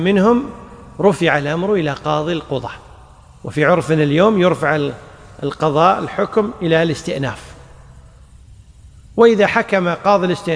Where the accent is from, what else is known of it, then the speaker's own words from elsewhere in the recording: Kuwait; الأصل في القاضي طبعا عندنا في الكويت وفي أكثر الدول